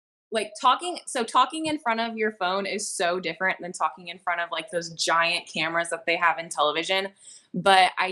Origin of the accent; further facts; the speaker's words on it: Victoria, British Columbia, Canada; So I went back home to live with my parents, and I'm from Victoria. So I moved back to Victoria